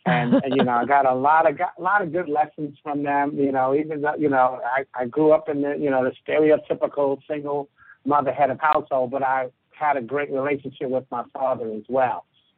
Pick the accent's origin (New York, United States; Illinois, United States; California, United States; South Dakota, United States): New York, United States; New York City; I'm a native of New York City, born and raised in Harlem. About four blocks from the world famous Apollo Theater.